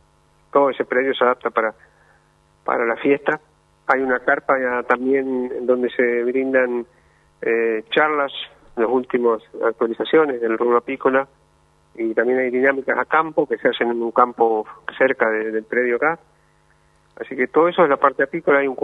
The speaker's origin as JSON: {"language": "Spanish", "country": "Argentina", "said": "tenemos que, como argentinos, tenemos que descubrir más"}